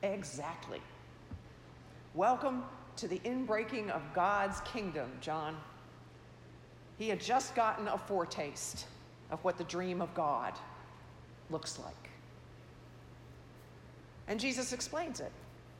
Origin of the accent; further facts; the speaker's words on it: Virginia, United States; When I was growing up in Virginia, I knew a young college student.